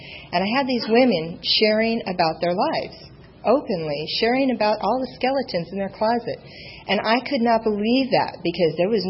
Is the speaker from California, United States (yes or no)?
yes; San Diego, California, United States; I'm from San Diego.